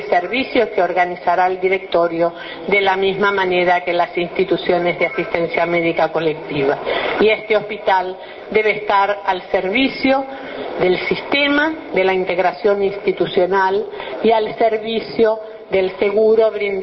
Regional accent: Uruguay; seamos colectivamente como uruguayas y uruguayos

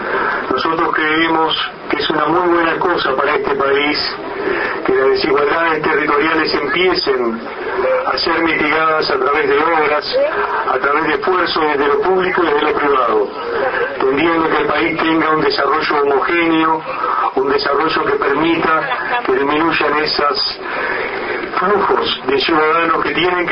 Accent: Uruguay; una sociedad cada vez más justa desde todas las sensibilidades políticas, religiosas, simplemente como uruguayos.

